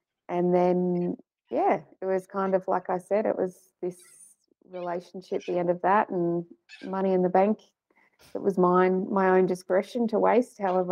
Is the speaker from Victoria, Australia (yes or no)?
no; Toowoomba, Queensland, Australia; So I grew up in Queensland, actually, in went to school and everything in Toowoomba, the Darling Downs.